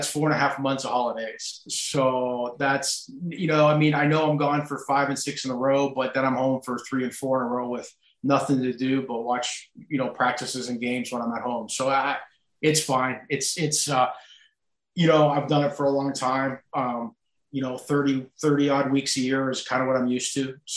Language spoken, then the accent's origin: English; Aurora, Ontario, Canada; I grew up in Aurora.